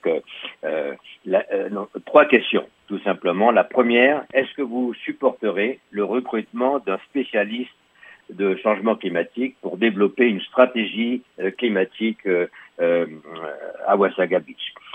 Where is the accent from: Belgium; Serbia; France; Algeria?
France; now in Canada; moi, je viens à l'origine de France. J'ai émigré au Canada en 98 et j'habite à Ouazagabitch depuis 8 ans.